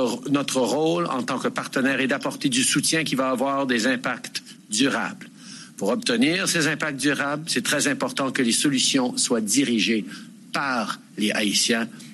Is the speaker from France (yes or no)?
no; Montreal, Quebec, Canada; chez moi à Montréal